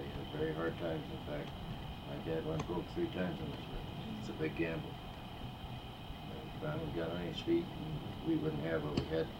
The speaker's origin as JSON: {"language": "English", "town": "Salt Lake City", "region": "Utah", "country": "United States", "tie": "born there", "said": "So that's why I was born in Salt Lake."}